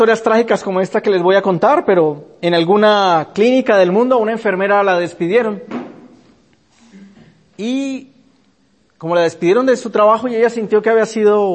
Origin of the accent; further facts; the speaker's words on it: Cali, Valle del Cauca, Colombia; born there; en la ciudad donde yo nací, en Cali.